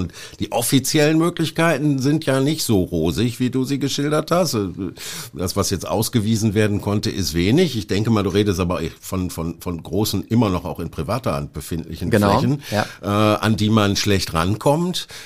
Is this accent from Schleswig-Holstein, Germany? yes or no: no; Oberhausen, North Rhine-Westphalia, Germany; Ich sag mal, in meiner Heimatstadt Oberhausen hält es sich so auf ungefähr einem Level jetzt seit einiger Zeit.